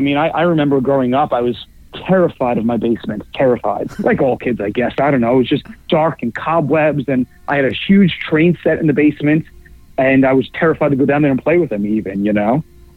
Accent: New York City, New York, United States; So I was always obsessed with that idea of growing up in New York and taking the subways and commuting to work all the time.

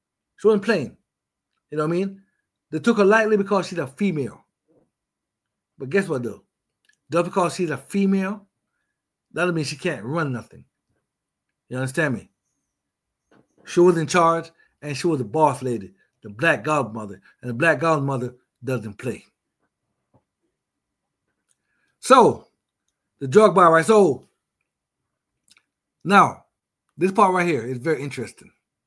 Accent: Jamaica; I'm a Jamaican, right? So I had to put at least one Jamaican in his book.

